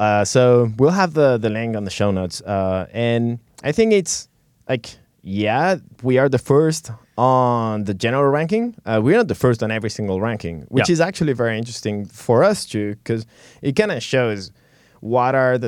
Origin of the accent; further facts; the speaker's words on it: France; accent: French; English is a second language; now in United States; And I'm gonna brag about my accent now.